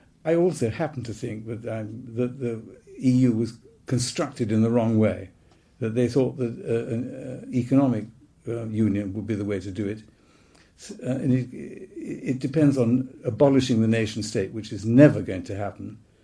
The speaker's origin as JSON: {"language": "English", "country": "United Kingdom", "said": "I feel myself to be extremely British. I'm not English."}